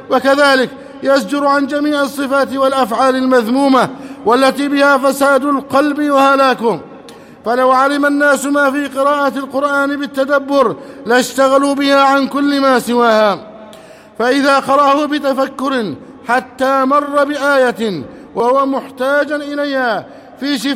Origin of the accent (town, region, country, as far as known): Egypt